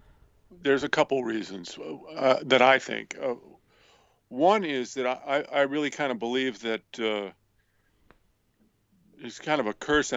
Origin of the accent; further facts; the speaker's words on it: Cleveland, Ohio, United States; Well, I grew up outside of Cleveland, Ohio, in the suburbs of Cleveland, Ohio